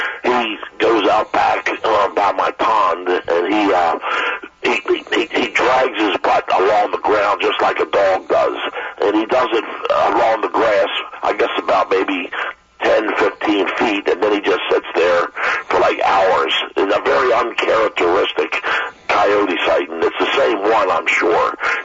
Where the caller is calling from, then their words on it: Joppa, Maryland, United States; from Joppa. And also, where I live here, between Route 40 and Route 7 by Mountain Road